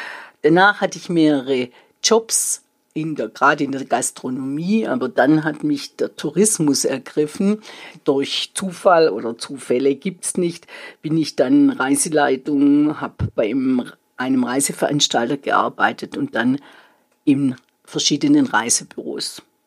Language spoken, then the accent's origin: German; Baden-Württemberg, Germany; accent: Swabian; ich bin Schwäbin. Das, was so wie ich spreche, ist hochschwäbisch.